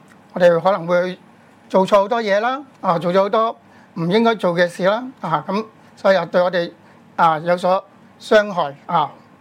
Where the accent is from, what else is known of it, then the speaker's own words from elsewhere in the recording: China; 我哋中國人都係用個心字噶啦